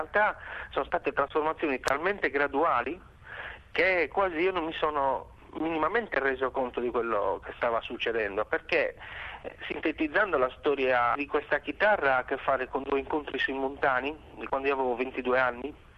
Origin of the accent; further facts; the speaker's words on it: Palau, Sardinia, Italy; Io sono cresciuto appunto a Palau, che è un piccolo centro proprio di fronte alla Corsica, quindi siamo all'estremo nord della Sardegna, e sono cresciuto inizialmente a 100 metri da un faro